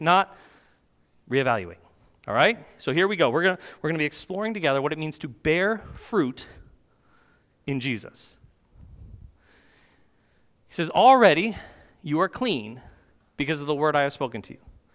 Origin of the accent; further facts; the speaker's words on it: New York, United States; But growing up in the Finger Lakes region, there were wineries all around where I grew up.